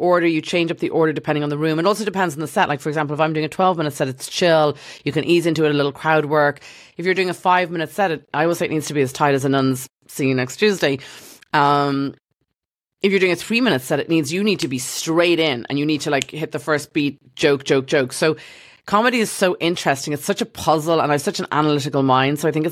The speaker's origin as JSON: {"language": "English", "town": "Dublin", "region": "Leinster", "country": "Ireland", "tie": "born or raised there", "said": "Growing up in Dublin, we used to have Moore Street, so they would be selling apples and oranges and flowers."}